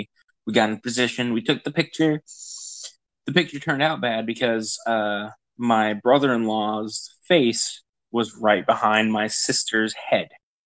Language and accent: English; Cartersville, Georgia, United States; I grew up in a small suburb of Cartersville, Georgia. I'd say about 45 minutes to an hour north of Atlanta.